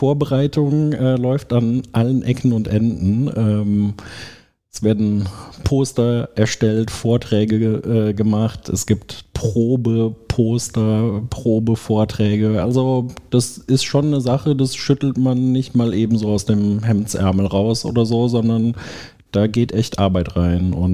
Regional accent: Rhineland, Germany; Also ich bin ja Rheinländer

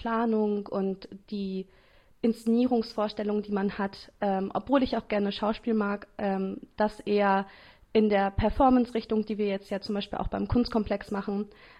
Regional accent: Jever, Lower Saxony, Germany; also born or lived in Oldenburg; Wir sind in Jever aufgewachsen und dann nach Oldenburg gezogen aus Familiengründen und also sind dann hier auch zur Schule gegangen

